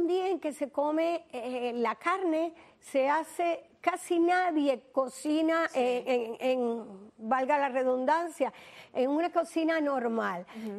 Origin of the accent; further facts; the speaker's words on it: Cuba; moved away; Yo recuerdo hace muchísimos años, cuando me salí de Cuba